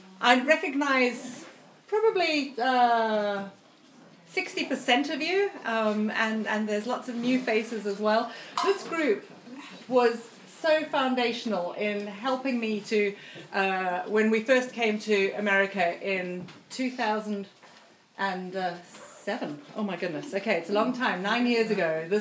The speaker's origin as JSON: {"language": "English", "country": "South Africa", "tie": "born or raised there", "said": "I grew up in South Africa, as Betsy said, and I was running around the veld"}